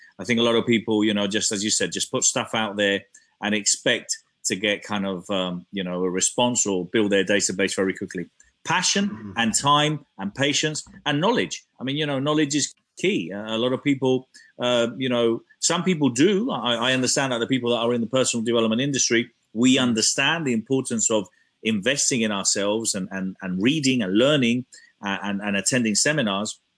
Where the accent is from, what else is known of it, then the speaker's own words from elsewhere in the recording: Spain; moved away as an adult; now in London, United Kingdom; I was born in London. My parents are Spanish, but I was brought up in Spain. I've lived there all my life. I've been in London only, well, back for 9 years.